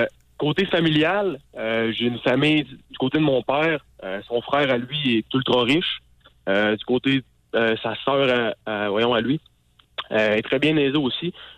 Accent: Sainte-Foy, Quebec, Canada; born there; Je suis né à Sainte-Foy-Cap-Rouge dans une famille quand même bien aisée.

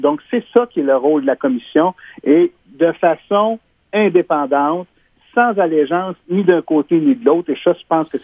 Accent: Quebec, Canada; je vais donner le cas de chez nous en Abitibi.

